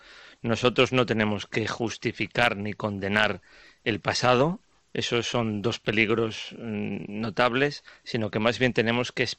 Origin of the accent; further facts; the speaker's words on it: Spain; soy español